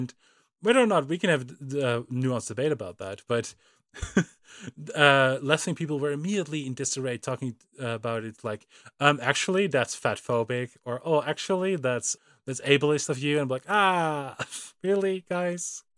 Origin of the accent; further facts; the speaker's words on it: Netherlands; I'm from the Netherlands, we don't have them.